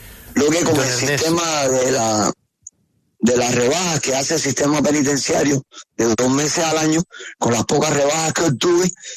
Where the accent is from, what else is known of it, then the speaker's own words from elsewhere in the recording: San José de las Lajas, Mayabeque, Cuba; born there; Yo nací en San José de las Lajas, en La Habana, en lo que era antes la antigua provincia de La Habana. Actualmente se llama Mayabeque, la provincia. Ahí nacido. El 23 de marzo de 1966.